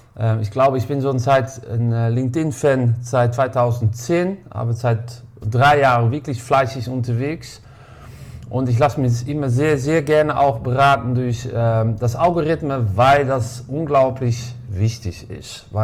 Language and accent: German; Netherlands; German is a second language; Ich habe hier auch, man hört mir auch ein bisschen, ich komme aus Holland